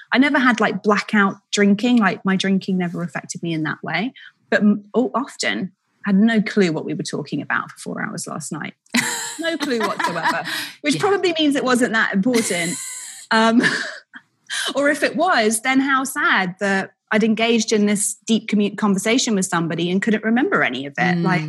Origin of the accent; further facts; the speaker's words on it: United Kingdom; now in New York, United States; moving to New York as a Brit, you get introduced to all the expats